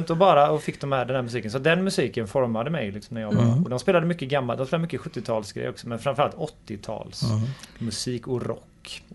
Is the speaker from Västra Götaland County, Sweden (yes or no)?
yes; Gothenburg, Västra Götaland County, Sweden; Jag kommer från Angered. Angered, Lövgärdet i Angered. Och det är ju en förort till Göteborg.